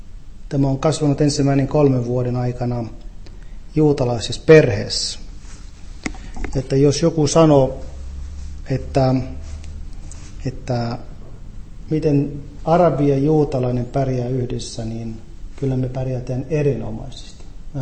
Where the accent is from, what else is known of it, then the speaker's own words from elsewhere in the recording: Haifa, Haifa District, Israel; Finnish is a second language; Israel on minulle oma kotimaa. Mä oon kasvanut Israelissa erikoisella tavalla. Mä oon heti kättelystä pieni vauvana elänyt pieniin kahden kulttuuriin väliin. Mä oon Haifas kaupungissa syntynyt.